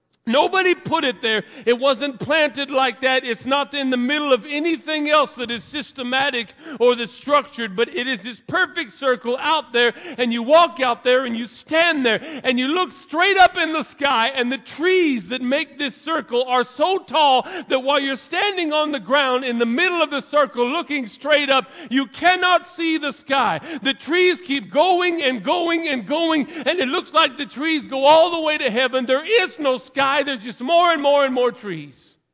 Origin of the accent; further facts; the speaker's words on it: West Coast, United States; See, I'm from the West Coast. We got lots of woods.